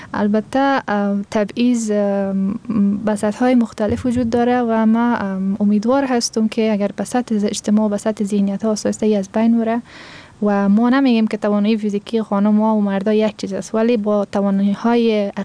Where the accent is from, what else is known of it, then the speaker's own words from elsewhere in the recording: Afghanistan; ما افغان هستیم،